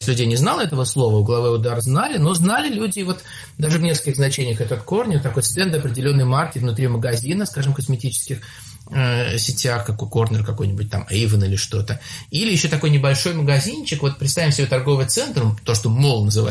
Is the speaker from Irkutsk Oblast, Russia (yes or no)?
no; Moscow, Russia; Да, да, я тоже москвич.